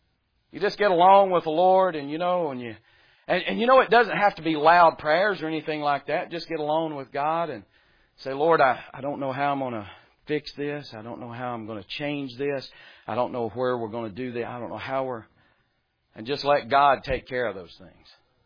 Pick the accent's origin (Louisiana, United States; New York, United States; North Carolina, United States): North Carolina, United States; And just because I'm from North Carolina, that don't mean I can preach.